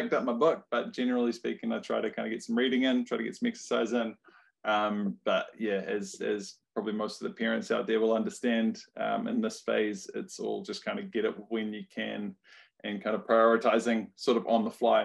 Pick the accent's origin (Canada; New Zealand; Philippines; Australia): New Zealand; Wellington; I'm born and raised in Wellington, went to a public school